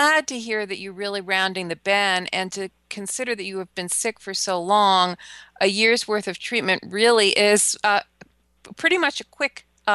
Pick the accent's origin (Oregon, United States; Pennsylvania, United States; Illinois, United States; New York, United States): New York, United States; I grew up on Long Island, and it was in those days we used to think, oh gosh, all the dogs in the neighborhood had Lyme